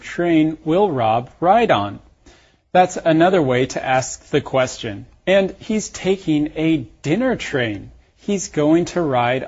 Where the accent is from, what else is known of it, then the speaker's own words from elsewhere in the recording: Colorado, United States; I have to agree. I'm from Colorado, and we have beautiful mountains.